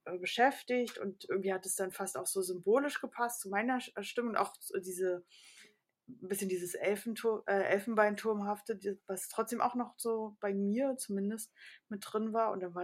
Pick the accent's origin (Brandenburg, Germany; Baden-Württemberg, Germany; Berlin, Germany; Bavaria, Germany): Baden-Württemberg, Germany; Karlsruhe; ich bin in Karlsruhe groß geworden, da gibt es gar keine Hochhäuser, also war ganz normal Altbau, was heißt ganz normal, also Altbau und so. Und jetzt wohne ich aber in einem Hochhaus aktuell.